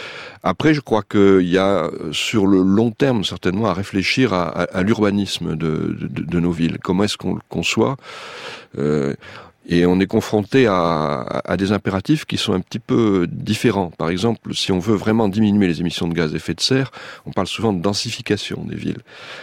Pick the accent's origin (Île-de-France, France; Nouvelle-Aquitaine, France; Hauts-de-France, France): Nouvelle-Aquitaine, France; Bordeaux; moi je suis bordelais d'origine